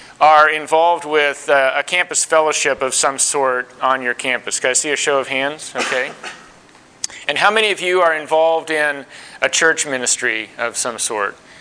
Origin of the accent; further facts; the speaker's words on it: Kansas, United States; I'm a converted Southwesterner now. I grew up in Kansas, but I love the Southwest.